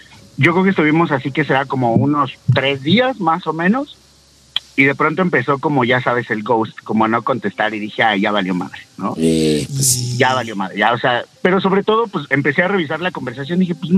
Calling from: Apatlaco, Mexico City, Mexico; Apatlaco, capital del mundo, Diablito, ya sabes.

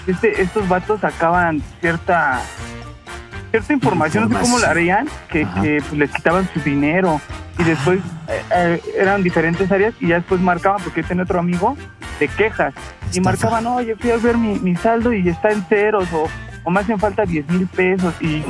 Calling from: Mexico City, Mexico; Aquí de la Ciudad de México.

